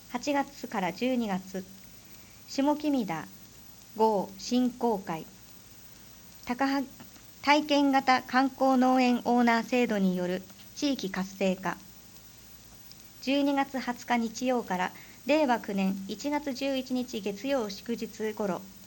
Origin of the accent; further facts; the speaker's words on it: Takahagi, Ibaraki, Japan; 高萩市は豊かな自然と人の温かさに包まれた、私にとっても生まれ育った大切なふるさとです。